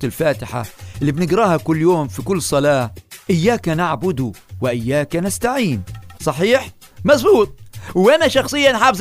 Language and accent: Arabic; Palestine; accent: Palestinian; لهجتنا احنا الفلسطينية